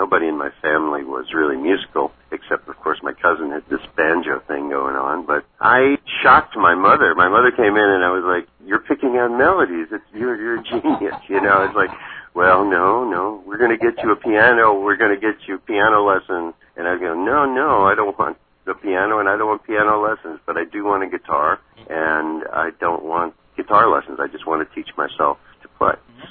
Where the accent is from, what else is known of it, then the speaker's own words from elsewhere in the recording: Queens, New York, United States; I grew up in Queens, New York.